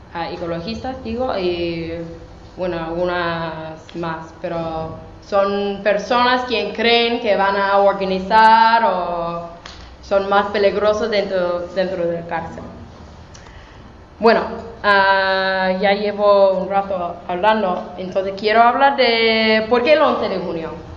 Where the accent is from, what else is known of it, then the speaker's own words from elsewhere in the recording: Kalamazoo, Michigan, United States; Spanish is a second language; Uno acabó de cumplir la universidad en Kalamazoo, en la misma ciudad de donde soy